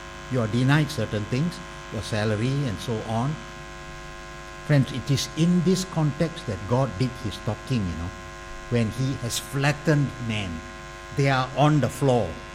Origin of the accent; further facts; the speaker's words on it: Tai Seng, Singapore; I'm interested. I grew up in Tai Seng.